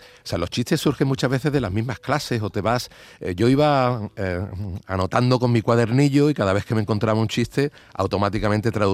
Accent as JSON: {"language": "Spanish", "town": "Alcalá de Guadaíra", "region": "Andalusia", "country": "Spain", "said": "un ilustrador de mi pueblo, de Alcalá de Guadaira"}